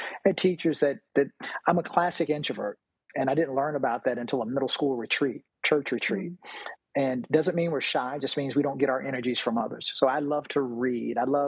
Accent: Virginia Beach, Virginia, United States; My wife's from New York. I'm from Virginia, Virginia Beach, Virginia.

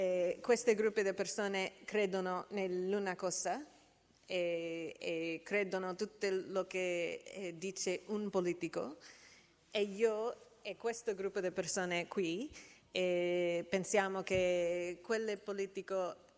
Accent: United States; Italian is a second language; stavo molto frustrata per questo problema dell'informazione nelle elezioni nel mio paese, gli Stati Uniti, ma anche che ho visto la stessa cosa negli altri paesi dove ho abitato o ho lavorato

